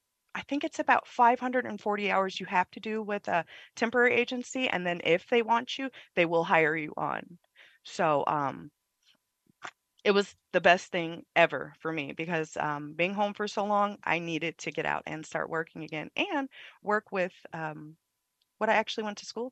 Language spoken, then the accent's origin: English; Wisconsin, United States; Wisconsin. I'm from